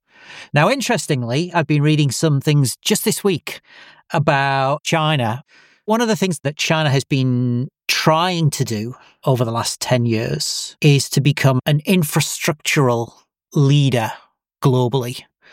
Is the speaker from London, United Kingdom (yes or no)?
no; Middlesbrough, North East England, United Kingdom; My hometown is Middlesbrough, which is a steel town, and the club is Middlesbrough.